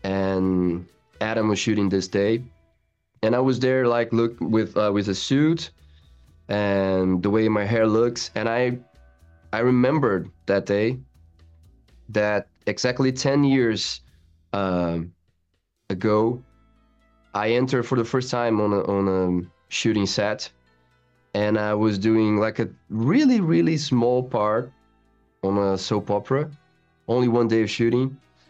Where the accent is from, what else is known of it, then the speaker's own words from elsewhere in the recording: Brazil; accent: Brazilian; English is a second language; to keep my own accent, my Brazilian accent